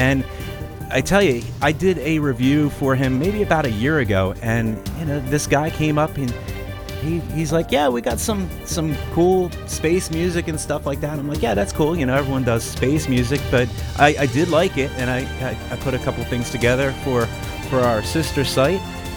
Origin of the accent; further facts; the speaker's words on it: United States; That's Fahrenheit because I'm American.